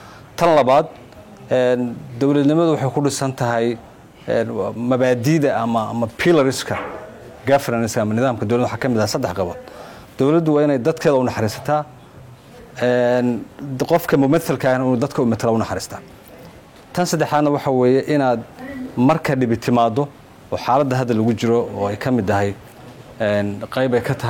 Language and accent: Somali; Puntland, Somalia; Anigu Puntland baan ka soo jeedaa